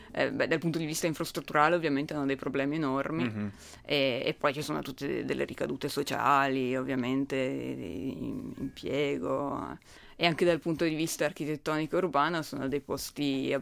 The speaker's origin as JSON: {"language": "Italian", "town": "Viareggio", "region": "Tuscany", "country": "Italy", "lives_now": "Turin, Italy", "said": "No, sono di Viareggio."}